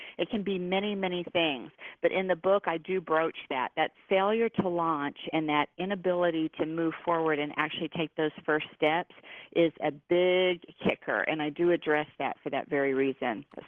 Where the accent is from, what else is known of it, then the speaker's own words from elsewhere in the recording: Texas, United States; I was raised in the Bible Belt. I was raised in Texas as a Methodist Christian person.